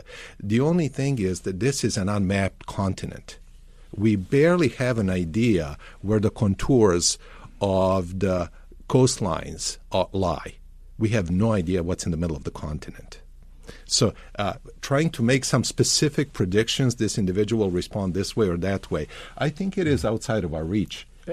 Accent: Belgrade, Serbia; accent: Slavic; English is a second language; I grew up in Belgrade, what used to be Yugoslavia.

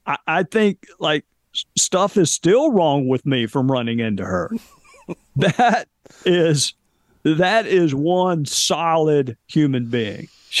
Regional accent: the South, United States; And you know me, I'm from the South.

